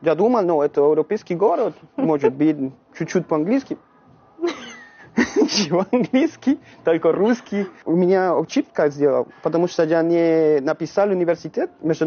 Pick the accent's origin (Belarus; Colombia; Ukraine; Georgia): Colombia; Bogotá; Russian is a second language; now in Kaliningrad, Russia; Угу. Я из Колумбии. Богота, Колумбия.